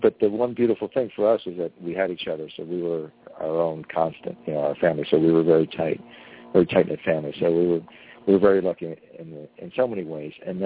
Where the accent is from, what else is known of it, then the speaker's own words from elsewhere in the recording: New York, United States; born there; They exiled Cuba in 1960, and met in New York, and I was born there.